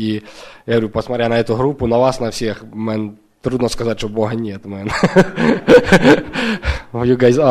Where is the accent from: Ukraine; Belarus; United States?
United States; Indiana; я тоже из Индианы.